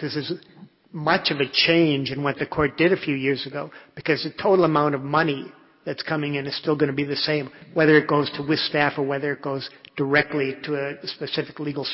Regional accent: Madison, Wisconsin, United States; I'm a lawyer from Madison.

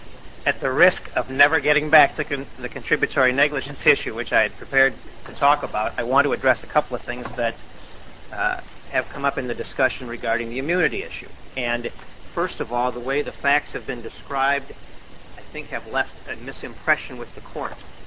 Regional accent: Madison, Wisconsin, United States; I'm from Madison.

